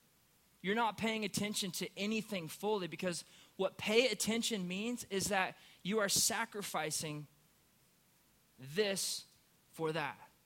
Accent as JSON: {"language": "English", "region": "Indiana", "country": "United States", "tie": "born or raised there", "said": "I grew up in Indiana, so I'm a Hoosier, huge basketball fan."}